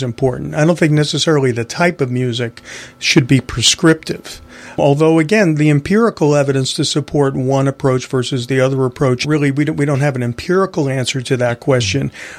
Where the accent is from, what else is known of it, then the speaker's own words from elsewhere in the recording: Bronx, New York, United States; arrived when I was 7 and did the Ed Sullivan Show in my hometown. And like so many young people at that time, certainly teenagers around my block, were forming bands. … are from my neighborhood in the East Bronx.